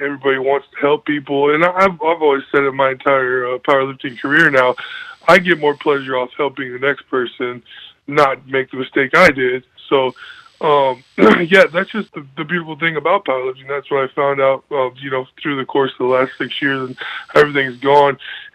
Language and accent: English; Galva, Illinois, United States; as you said, I'm from Galva, Illinois, and if you know anything about Galva, we're just a little small farm town. So I grew up working my entire life.